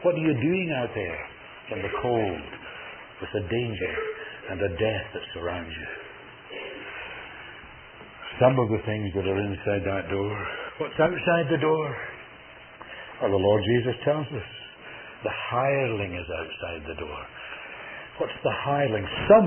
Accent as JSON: {"language": "English", "country": "Canada", "said": "And I'm not an American, but I tremble for the United States. And I tremble for our country."}